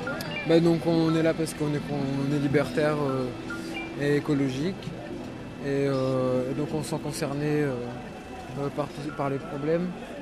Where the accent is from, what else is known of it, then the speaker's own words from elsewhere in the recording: Montpellier, Occitanie, France; On vient de Montpellier.